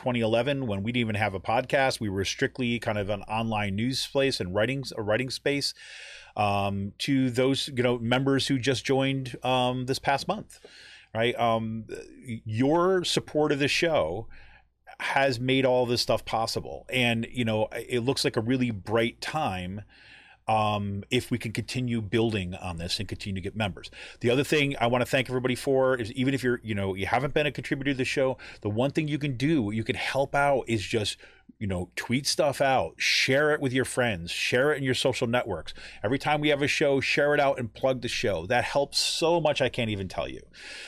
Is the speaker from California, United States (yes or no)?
no; Utica, New York, United States; Now, I'm from New York State, right? I'm not from New York City, right? I grew up in Utica, New York.